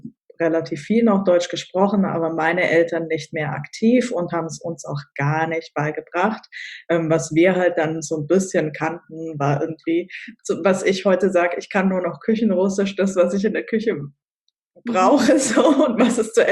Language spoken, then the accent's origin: German; Kazakhstan; born or raised there; first language Russian; German is a second language